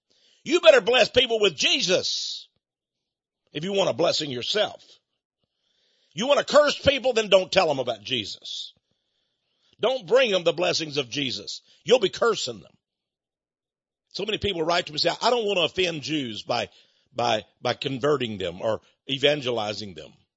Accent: Texas, United States; now in Austin, United States; I was raised in East Texas. I went in the Air Force, went all over the world, but I came back to Texas. I'm in the capital of Texas now.

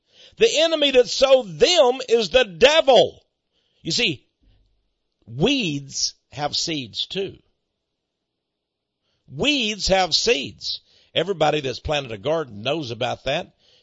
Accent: Texas, United States; Give it to the Texans. I'm a Texan. I want Israel.

